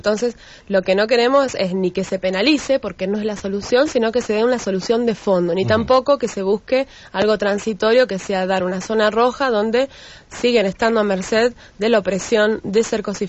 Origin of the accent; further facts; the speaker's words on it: Mendoza, Argentina; yo vengo de Mendoza y siempre nos dicen, las provincias más conservadoras de la Argentina